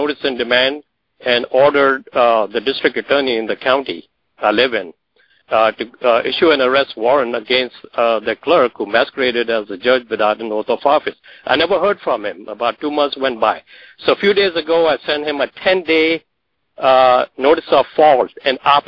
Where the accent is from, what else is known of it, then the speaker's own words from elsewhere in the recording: United States; I'm an American national. I'm a state citizen.